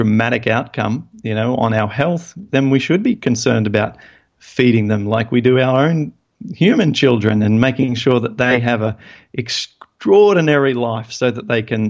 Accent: Australia; accent: Australian; Really? Yeah. Oh, well, we do tend to take over the world.

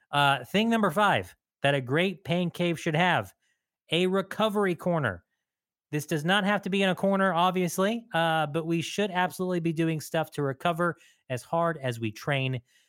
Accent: Texas, United States; I'm very passionate about this one, maybe because I'm a Texan.

